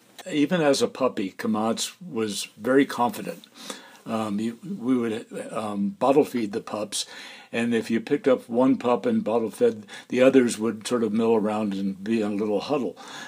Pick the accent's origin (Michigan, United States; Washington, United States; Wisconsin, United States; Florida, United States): Florida, United States; I grew up in Florida, and my father took us on a trip out west, and this was 1956